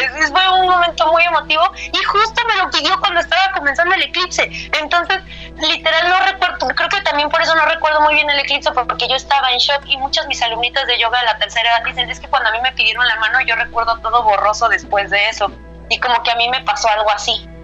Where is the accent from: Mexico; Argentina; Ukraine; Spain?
Mexico; Querétaro; Y yo dije, pues venimos de Querétaro, no está tan lejos.